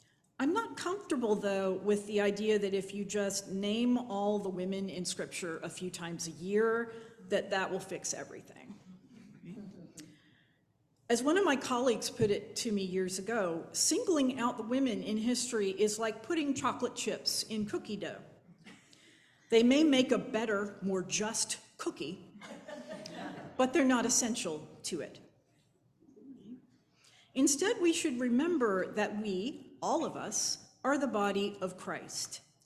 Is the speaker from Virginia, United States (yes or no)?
no; Alabama, United States; I saw that point of view a lot as a teenager growing up in Alabama, where fundamentalism is a way of life, and most people you met were either Baptist or Methodist. We were Methodist.